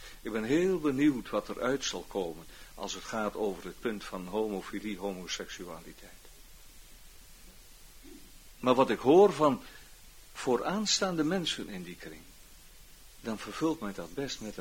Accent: Urk, Flevoland, Netherlands; moved away; Ik ben 18 jaar van Urk weg geweest.

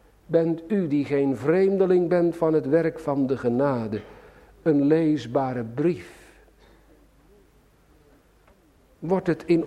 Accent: Sliedrecht, South Holland, Netherlands; born there; Sliedrecht, mijn geboorteplaats

